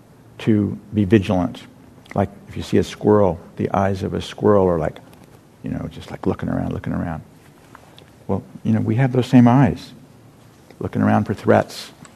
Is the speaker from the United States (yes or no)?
yes; Burlingame, California, United States; When I drive through my hometown, which is Burlingame